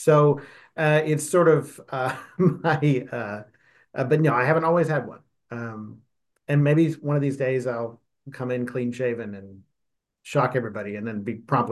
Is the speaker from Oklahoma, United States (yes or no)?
yes; Oklahoma, United States; moved away as an adult; now in California, United States; I grew up, I spent until I moved to California, I'd lived in Oklahoma my entire life. So I grew up in southern Oklahoma, far southwestern Oklahoma.